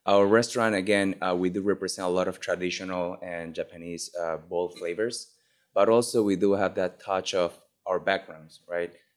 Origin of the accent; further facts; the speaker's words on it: Argentina; English is a second language; moved away as an adult; now in United States; I was born and raised in Argentina, and then I graduated high school, and then I moved to America